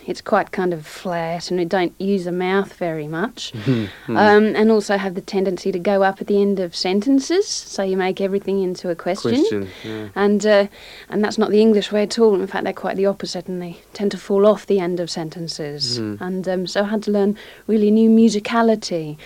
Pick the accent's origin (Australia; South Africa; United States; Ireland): Australia; accent: Australian; moved away as an adult; now in England; I came to England 8 years ago from Australia to train as an actor and had my full Australian accent when I came over.